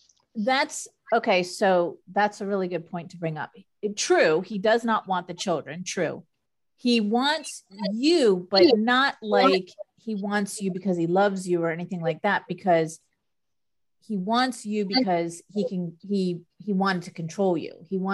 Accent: Florida, United States; now in North Carolina, United States; uproot everything my whole life because I was from Florida. I lived in Florida. My whole family was in Florida and moved three states away

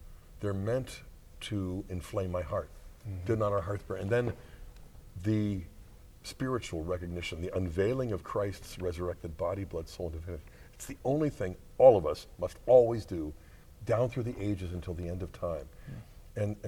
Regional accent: Pittsburgh, Pennsylvania, United States; I grew up in Pittsburgh. Pittsburgh Airport's like 24 minutes from Steubenville.

